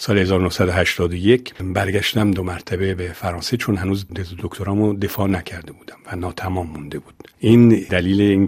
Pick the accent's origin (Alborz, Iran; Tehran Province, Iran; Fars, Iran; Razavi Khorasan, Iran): Razavi Khorasan, Iran; Mashhad; من مشهدی هستم. بخش مهمی از زندگیم در مشهد گذشته